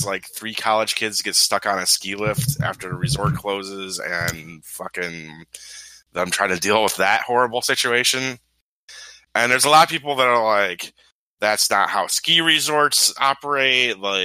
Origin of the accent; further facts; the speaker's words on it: Illinois, United States; I'm from Illinois. I'm not a skier.